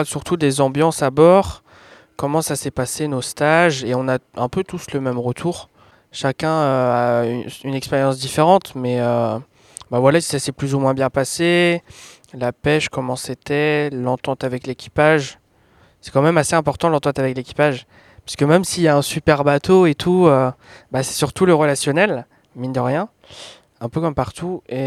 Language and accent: French; Douarnenez, Brittany, France; 19 ans et je suis en BTS pêche et gestion de l'environnement marin. Donc moi, je suis originaire de Douarnenez.